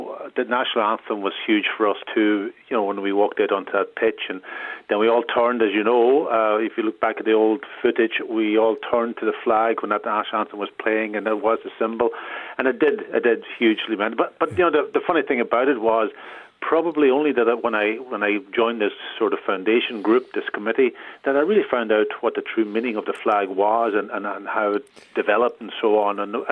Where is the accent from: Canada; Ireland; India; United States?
Ireland; County Donegal; I grew up in Donegal and we had this sort of kind of an open house in Donegal. My mum and dad, they had bed and breakfast. We were right on the sea there.